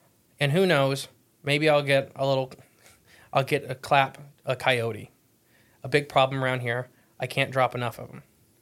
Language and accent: English; Appalachia, United States; As seeing how I grew up in Appalachia